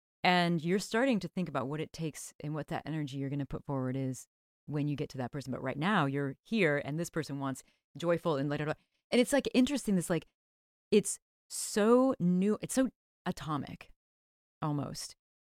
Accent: Ohio, United States; I mean, I grew up in Ohio … all of that.

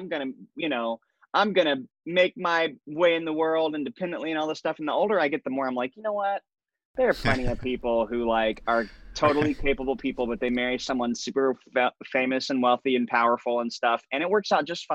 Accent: Tennessee, United States; I grew up in East Tennessee, he grew up in North Carolina

